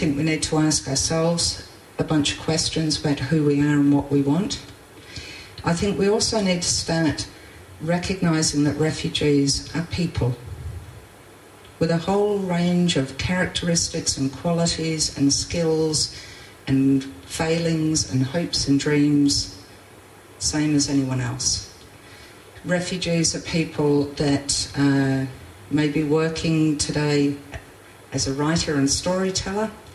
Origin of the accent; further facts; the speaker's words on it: Iran; So yes, I'm a refugee. I'm from Iran.